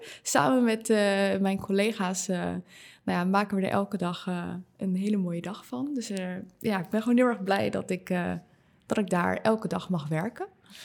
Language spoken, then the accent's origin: Dutch; Schiedam, South Holland, Netherlands; now in Dordrecht, Netherlands; En ik ben opgegroeid en geboren en getogen in Schiedam. Maar nu woon ik in Dordrecht.